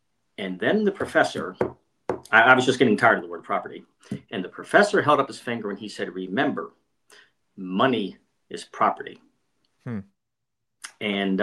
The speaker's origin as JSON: {"language": "English", "region": "Virginia", "country": "United States", "tie": "born or raised there", "said": "I'm retired, forcibly retired speechwriter for the federal government. Former Marine, born and raised in Virginia."}